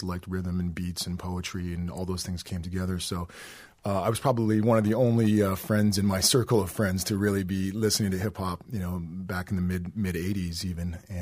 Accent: Edmonton, Alberta, Canada; Yeah, I grew up in Edmonton, Alberta, and I was always really, really into music.

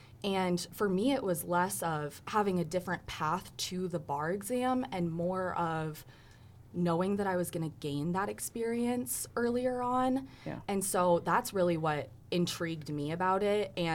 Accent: Rapid City, South Dakota, United States; Yeah, so I am from Rapid City. I grew up in South Dakota, love South Dakota.

